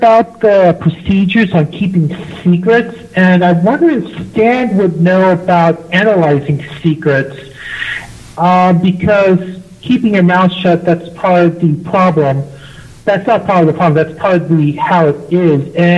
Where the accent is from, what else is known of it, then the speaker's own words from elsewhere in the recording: San Antonio, Texas, United States; now in Mount Pleasant, United States; I'm calling from Mount Pleasant, Texas. I'm from San Antonio.